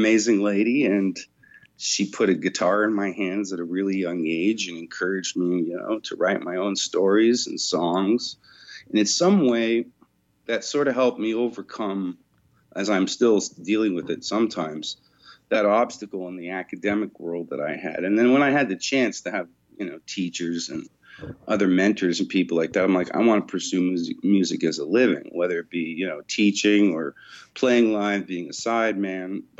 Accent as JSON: {"language": "English", "region": "Ontario", "country": "Canada", "said": "Oh, man, I'm from Ontario. I'm a Canadian, a Canuck."}